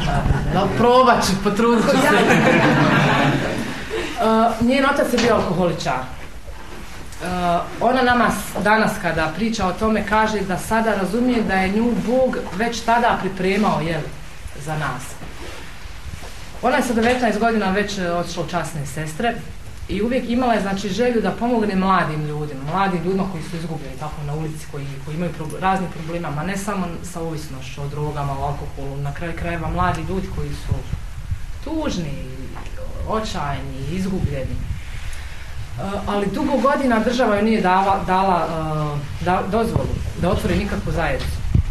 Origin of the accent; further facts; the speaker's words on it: Sarajevo, Federation of Bosnia and Herzegovina, Bosnia & Herzegovina; dolazim iz Sarajeva.